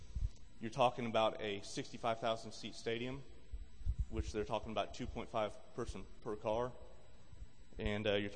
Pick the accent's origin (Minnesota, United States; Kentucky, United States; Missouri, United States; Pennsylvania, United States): Missouri, United States; Kimberling City; Growing up in Kimberling City, I remember having a 2.5 hour drive from Kimberling City to Branson to go to work as a 16-year-old teenager.